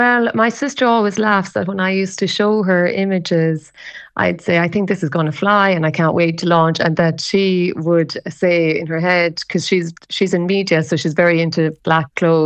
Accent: Ireland; Now we grew up in the Gaeltacht, we were taught to Irish and you are immersed in culture.

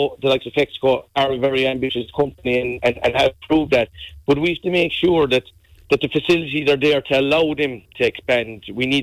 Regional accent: Munster, Ireland; my hometown of Killarglen

